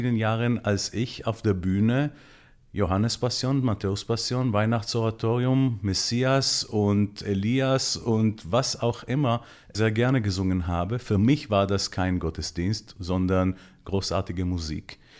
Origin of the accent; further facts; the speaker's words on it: Israel; hat mich gefragt, woher ich komme. Ich habe gesagt, Israel.